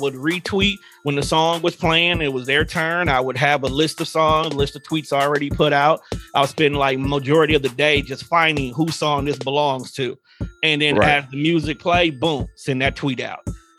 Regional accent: Milwaukee, Wisconsin, United States; Born and raised in Milwaukee. Literally I've been here to see it all.

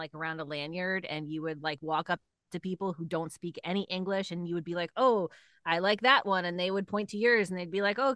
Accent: Atlanta, Georgia, United States; You know, I was growing up in Atlanta. I was there for the Olympics when they were in Atlanta

